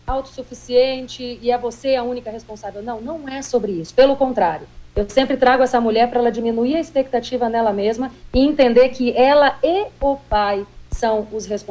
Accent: Boa Vista, Roraima, Brazil; eu sou natural do Norte.

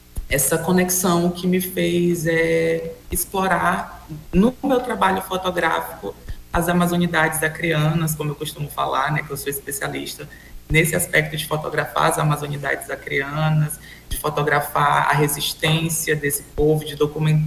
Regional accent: Cruzeiro do Sul, Acre, Brazil; eu sou daqui de Cruzeiro do Sul, do Acre

